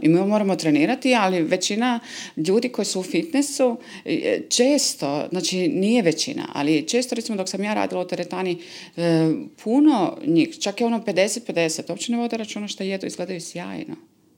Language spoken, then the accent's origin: Croatian; Lošinj, Primorje-Gorski Kotar County, Croatia; ja sam sa Lošinja, i došla sam kod mame